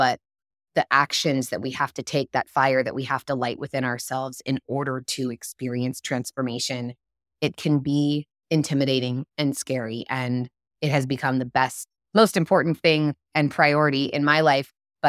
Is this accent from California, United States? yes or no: yes; California, United States; now in Los Angeles, United States; And I'm from the Redwoods. I'm from Northern California, from the deep old growth forest.